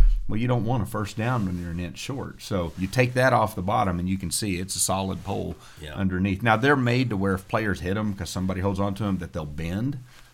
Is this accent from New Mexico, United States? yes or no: yes; New Mexico, United States; also born or lived in Arlington / Oklahoma; We moved around some. I lived in Oklahoma. I was born in Arlington, graduated high school in New Mexico.